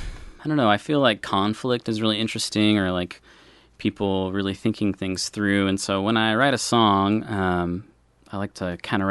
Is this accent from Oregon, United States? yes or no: yes; Salem, Oregon, United States; Salem, Oregon.